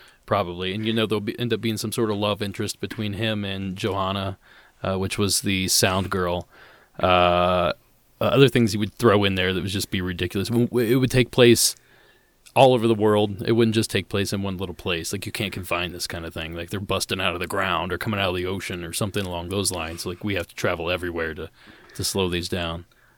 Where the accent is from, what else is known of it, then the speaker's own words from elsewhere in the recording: United States; I'm an American, so I don't have to know other countries.